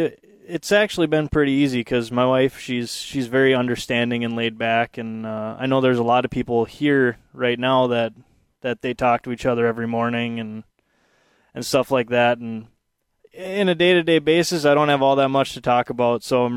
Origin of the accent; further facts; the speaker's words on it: St. Cloud, Minnesota, United States; I grew up in the St. Cloud area. My parents live in Clearwater, Minnesota. I went to school in Annandale